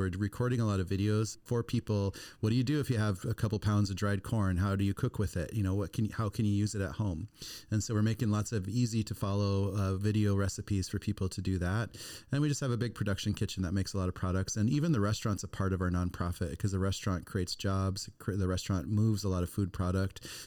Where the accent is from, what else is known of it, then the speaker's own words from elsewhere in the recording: Pine Ridge Reservation, South Dakota, United States; And I just want to change the way things were when I grew up on Pine Ridge Reservation, where we didn't have access to healthy foods.